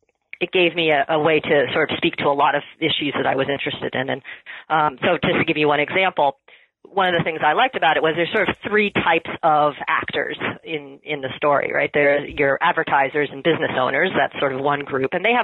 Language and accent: English; Massachusetts, United States; born there; Okay. Well, I was born in Massachusetts. I went to Bryn Mawr as an undergraduate.